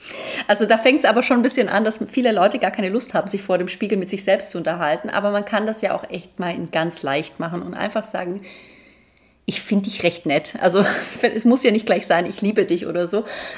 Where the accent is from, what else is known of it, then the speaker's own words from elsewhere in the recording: Baden-Württemberg, Germany; Ich komme ja aus Süddeutschland, also aus dem Schwabenland.